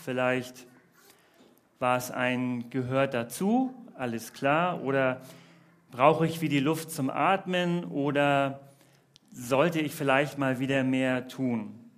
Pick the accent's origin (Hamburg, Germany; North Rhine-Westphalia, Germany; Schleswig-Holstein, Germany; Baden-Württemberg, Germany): Hamburg, Germany; wie man das so macht als Hamburger